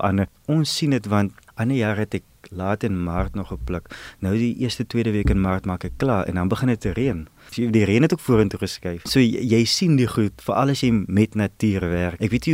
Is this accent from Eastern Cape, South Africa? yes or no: no; Riversdale, Western Cape, South Africa; Riversdal, ek is laerskool en hoërskool daar, so daar's ek is na die landbouskool toe, Oakdale, hoërlandbouskool Oakdale toe